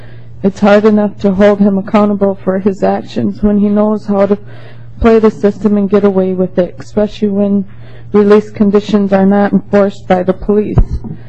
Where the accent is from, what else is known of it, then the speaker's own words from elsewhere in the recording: Echo, Minnesota, United States; I'm from Echo, Minnesota.